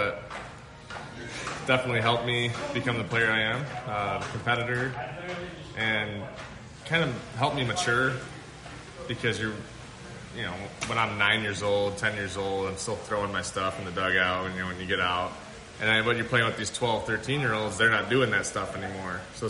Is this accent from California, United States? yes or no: no; Detroit, Michigan, United States; Like, I come from Michigan, it's, you know, especially Detroit, especially on the road, it's like how people drive is how people are.